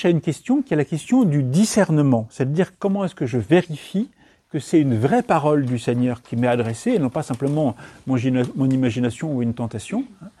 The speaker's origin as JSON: {"language": "French", "town": "Reims", "region": "Grand Est", "country": "France", "tie": "born or raised there", "also_born_or_lived": "Lille", "said": "moi je suis originaire de Reims, en Champagne, et j'avais fait des études à Lille"}